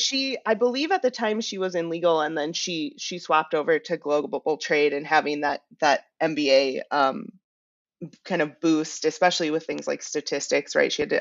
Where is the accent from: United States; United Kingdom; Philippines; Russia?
United States; North St. Paul, Minnesota; now in Lake Elmo, United States; I grew up in North St. Paul, Maplewood, Oakdale, graduate of North St. Paul High School.